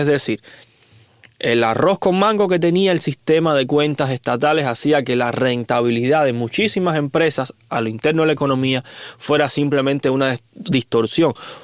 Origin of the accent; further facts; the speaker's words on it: Cuba; yo le llamaría simplemente los fenicios del Caribe, que somos los cubanos